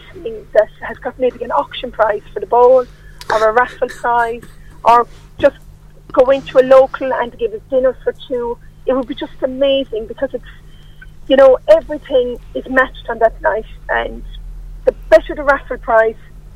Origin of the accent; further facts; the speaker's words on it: Ireland; now in United Kingdom; Even if you forget my name, I'm the only Irish one there. I'm the Irish one.